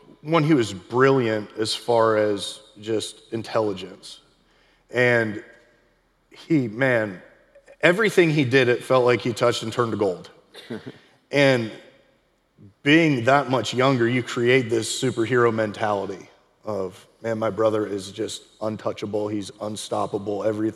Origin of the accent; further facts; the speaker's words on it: Ohio, United States; now in Alabama, United States; Yeah, I grew up in Northeast Ohio, a small farm town. I mean, there's a lot of those kind of towns here in Alabama that, you know, mirror where I grew up. But one of 12 kids, I grew up going to church